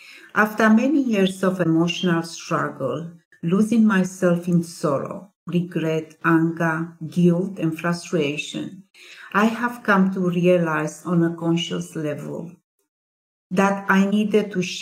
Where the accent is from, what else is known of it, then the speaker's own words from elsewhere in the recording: Transylvania, Romania; born there; English is a second language; I was born in Transylvania, and in Transylvania, the part of Romania, which is, well, in a way, it's called the home of Dracula.